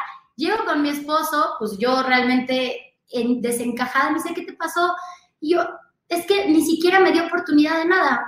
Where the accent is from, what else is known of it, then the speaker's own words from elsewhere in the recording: Mexico; soy de México